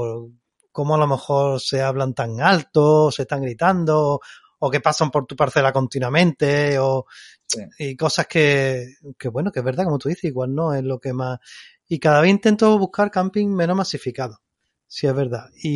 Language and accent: Spanish; Spain; esto porque yo soy español